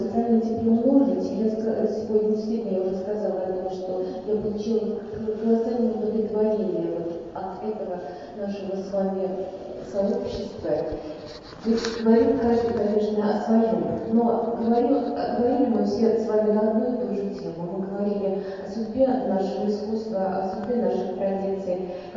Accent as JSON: {"language": "Russian", "town": "Lipetsk", "region": "Lipetsk Oblast", "country": "Russia", "said": "Я из Липецка, занимаюсь художественной керамикой, преподаю."}